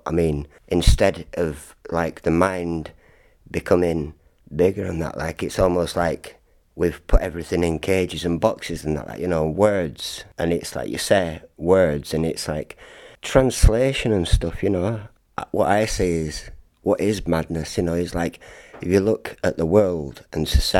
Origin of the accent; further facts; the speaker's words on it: North West England, United Kingdom; Well, I'm from Lancashire, you know.